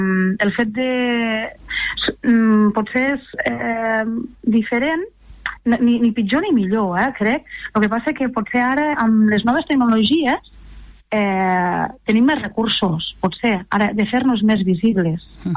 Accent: Lleida, Catalonia, Spain; born there; jo soc nascut a l'Horta de Lleida, concretament a la partida de Torres Anull, i ja vinc de pares, padrins i repadrins, pagesos, i de cases parials, no?, de l'Horta de Lleida

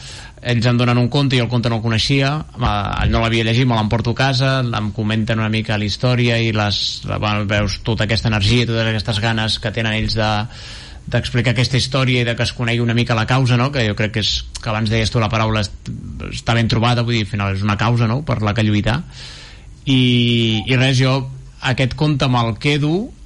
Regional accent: Terrassa, Catalonia, Spain; Jo sóc de Terrassa, ells són de Terrassa

